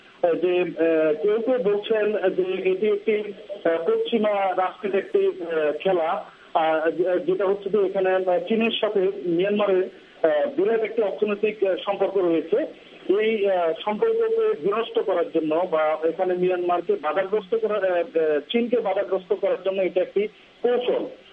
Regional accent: Sandwip, Chittagong Division, Bangladesh; আমার গ্রামের বাড়ি চট্টগ্রামের সন্দ্বীপ উপজেলায়।

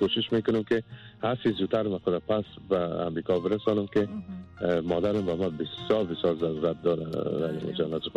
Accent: Afghanistan; born there; ما خودم افغانستان وطنم است. در افغانستان تولد شدیم و بسیار علاقه دارم که به افغانستان بیایم.

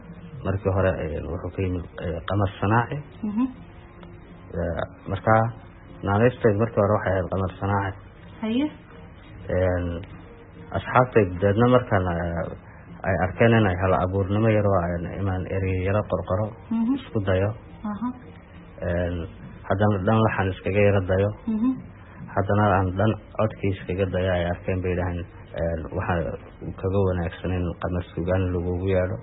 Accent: Hargeisa, Maroodi Jeex, Somalia; also born or lived in Sanqoola; waxaan ku soo barbaaray Hargeysa waxaan ku dhashay deegaanka Sanqoola la yiraahdo waxaan waxbarashadii la ku qaatay isla caasimadda Hargeysa

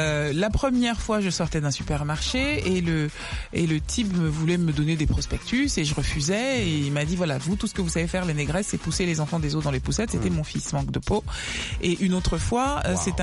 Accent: France; alors que j'ai grandi en France, dans un pays majoritairement blanc

